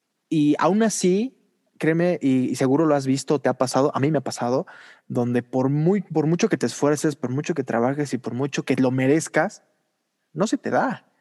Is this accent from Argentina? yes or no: no; Mexico; somos mexicanos, nacimos en tal lado, tenemos estos privilegios, no tenemos otras cosas